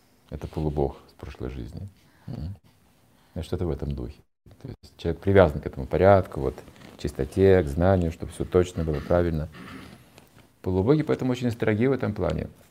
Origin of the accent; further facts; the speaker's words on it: Kazakhstan; Я уже в годах, я вообще казах, знаете, я без мяса не могу.